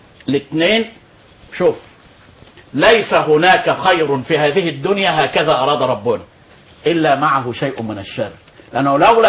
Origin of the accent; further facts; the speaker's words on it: Egypt; ارضى نفسي كمصري، بلاش كمسلم، كمصري